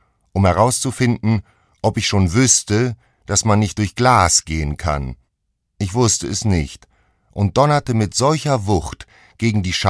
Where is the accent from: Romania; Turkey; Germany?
Germany; Homburg, Saarland; born there; in meiner Geburtsstadt, diesem Homburg im Saarland, mit 2 Jahren auf einem Dreirad